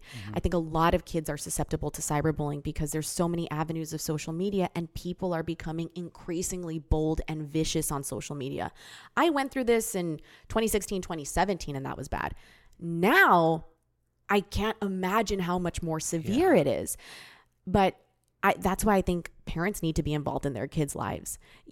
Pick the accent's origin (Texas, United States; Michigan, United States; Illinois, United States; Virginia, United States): Texas, United States; El Paso; moved away; leave El Paso at first, I think it's for the first few months, it's like, oh yeah, I'm out of my hometown.